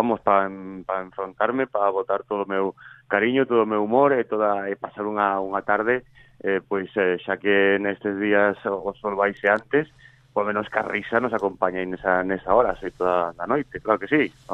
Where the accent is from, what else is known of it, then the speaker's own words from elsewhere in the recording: Galicia, Spain; toda esa forma de sentir e de ver da nosa terra, sobre todo, porque son galegos, e os galegos nos gusta moito tirar pa diante